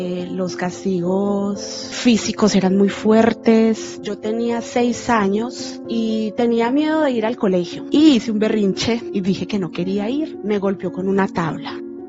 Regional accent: Medellín, Antioquia, Colombia; born there; Yo nací en Medellín, Colombia. No vengo de una familia de dinero ni nada por el estilo.

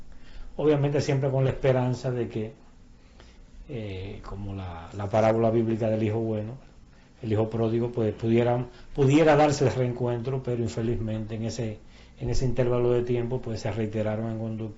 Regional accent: Dominican Republic

